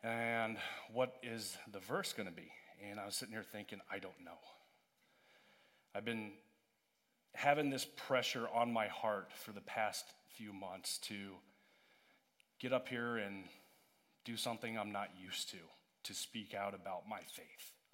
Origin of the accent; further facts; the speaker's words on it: Aledo, Texas, United States; So growing up in Aledo, what did every boy want to be? He wanted to be an Aledo Green Dragon.